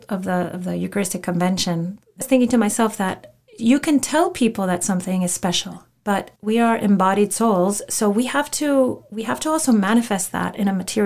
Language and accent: English; Mexico; I grew up mostly in pre-Vatican II Catholicism, because I grew up in Mexico